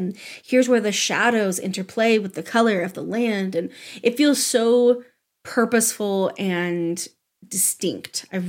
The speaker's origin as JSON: {"language": "English", "region": "the West", "country": "United States", "tie": "born or raised there", "said": "I'm a sucker for a Western growing up in the West"}